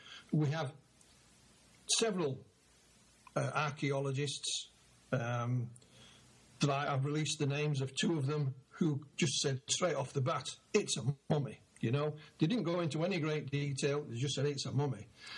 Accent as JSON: {"language": "English", "region": "Yorkshire and the Humber", "country": "United Kingdom", "said": "Again, please excuse my pronunciations. I come from Yorkshire, Martin. I'm not even good at English."}